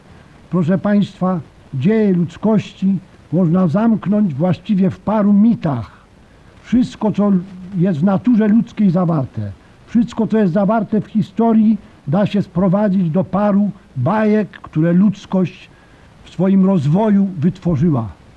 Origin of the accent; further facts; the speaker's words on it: Warsaw, Masovian Voivodeship, Poland; born there; Ja jestem urodzony w Warszawie i pamiętam doskonale w okresie około trzech króli